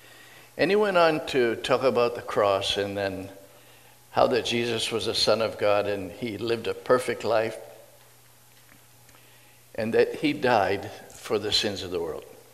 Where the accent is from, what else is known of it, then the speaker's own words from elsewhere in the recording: Akron, Ohio, United States; I'm actually an Ellet boy. I'm from Akron. I was born at Akron City General Hospital, or whatever it was called.